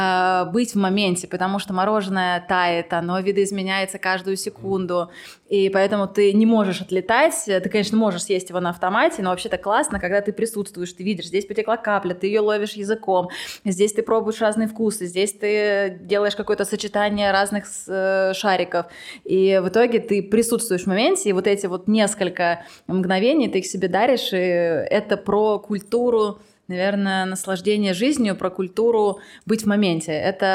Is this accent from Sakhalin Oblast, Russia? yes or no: no; Moscow Oblast, Russia; Я родилась в Подмосковье. Выросла в небольшом городе. Потом после окончания школы переехала в Москву. И всю большую часть осознанной жизни жила в Москве